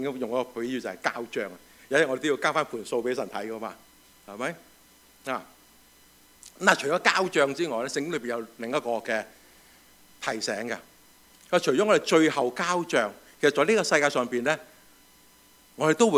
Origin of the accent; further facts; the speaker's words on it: Dongguan, Guangdong, China; now in United States; 我翻咗鄉下，我鄉下咧東莞啊，東莞常最靚啊